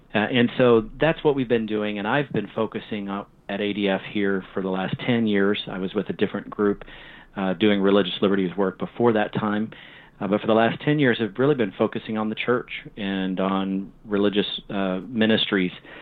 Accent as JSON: {"language": "English", "region": "Texas", "country": "United States", "tie": "born or raised there", "said": "when we were growing up in East Texas at the time, my parents were homeschooling my sister and I."}